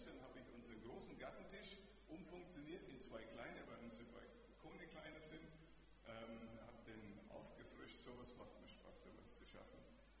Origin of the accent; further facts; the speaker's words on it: Dinkelsbühl, Bavaria, Germany; Kommen tue ich aus Mittelfranken, das hört man gleich, und ich wohne auch noch gar nicht so weit weg von hier. Dinkelsbühl, Feuchtwangen, Wasserdröhlingen ist so meine Heimat, da bin ich aufgewachsen.